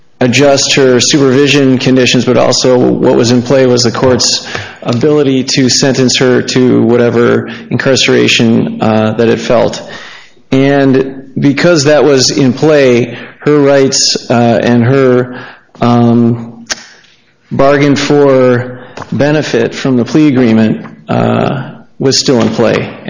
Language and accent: English; Madison, Wisconsin, United States; May it please the court … I'm from Madison.